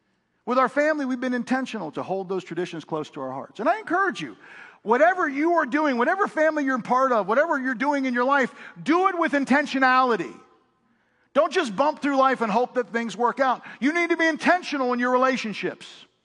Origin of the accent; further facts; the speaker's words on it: Pittsburgh, Pennsylvania, United States; As you know, I'm from Pittsburgh, so anytime I get a chance to go back to Pittsburgh, one of the things that we do as a family is we hit all the food stops.